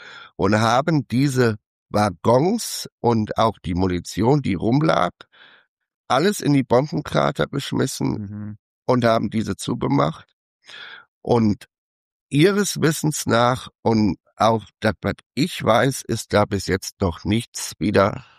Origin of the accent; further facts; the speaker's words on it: Niederhausen, Rhineland-Palatinate, Germany; Ich weiß wo ich herkomme, aus Niederhausen